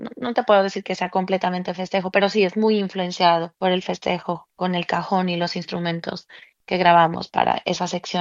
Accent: Colombia; moved away; Yo vivo aquí hace muchos años, que son como 16, pero igual nunca he dejado ni un solo día de extrañar a mi tierra, Colombia, y a mi familia sobre todo.

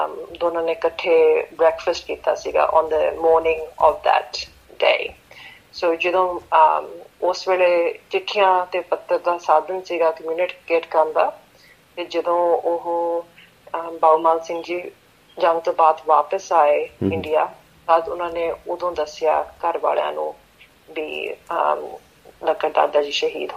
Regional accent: Sydney, New South Wales, Australia; ਤੇ ਮੈਂ ਸਿਡਨੀ ਦੀ ਜੰਮਪਲ ਹਾਂ। ਮੁੱਢ ਤੋਂ ਅਸੀਂ ਪਿੰਡ ਮੁੱਛਲ ਜ਼ਿਲ੍ਹਾ ਅੰਮ੍ਰਿਤਸਰ ਤੋਂ ਹੈਗੇ ਹਾਂ

